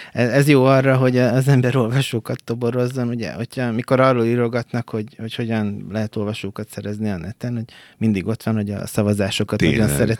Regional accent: Debrecen, Hajdú-Bihar, Hungary; ugye én debreceni vagyok

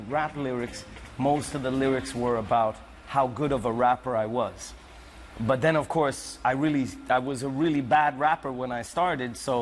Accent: Sweden; I was born in Sweden, but my parents are from the United States. So they moved to Sweden in the end of the 60s. So I've grown up there, but all my family is in the United States.

